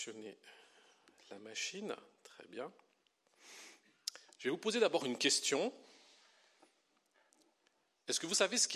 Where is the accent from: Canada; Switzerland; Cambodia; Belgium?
Belgium; also born or lived in France; Je suis pasteur dans l'église réformée. Quand on vient d'un autre pays, j'ai grandi en Belgique, j'ai vécu en France.